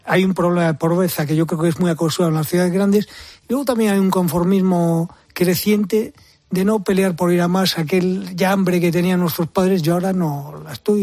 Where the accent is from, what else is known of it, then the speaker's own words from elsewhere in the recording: A Coruña, Galicia, Spain; Yo soy coruñés, yo viví el milagro de Zara en primera persona.